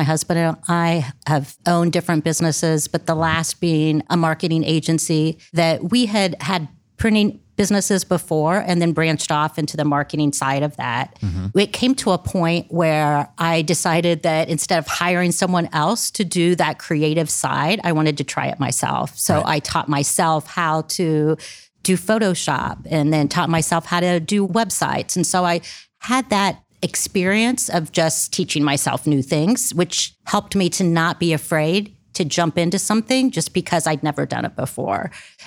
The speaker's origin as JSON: {"language": "English", "town": "Kenton", "region": "Ohio", "country": "United States", "tie": "born or raised there", "said": "So I grew up outside of Columbus, small farm community called Kenton, about 60 miles northwest, and loved it."}